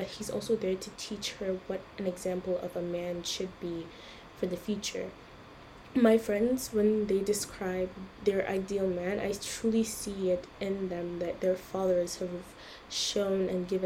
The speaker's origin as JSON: {"language": "English", "country": "Nigeria", "tie": "born or raised there", "said": "growing up in Nigeria and what I honestly, my two cents on how it is growing up as a Nigerian female, a black Muslim female"}